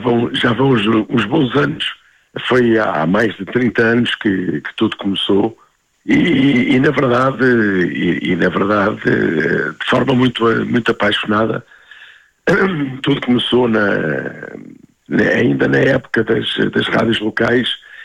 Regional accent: Santarém, Portugal; now in Lisbon, Portugal; E comecei a dar os primeiros passos exatamente numa rádio local da minha terra, em Santarém, a Rádio Piranha.

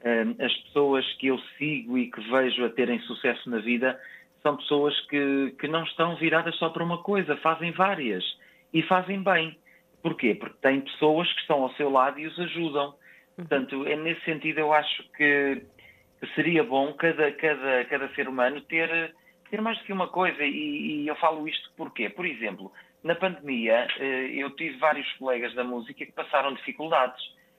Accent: São Jorge de Várzea, Porto, Portugal; also born or lived in Rande; São Jorge de Várzea, Felgueiras, que foi onde eu cresci. Eu nasci em Rande, Felgueiras, mas cresci em São Jorge de Várzea, Felgueiras. Fui para lá com 2 anos.

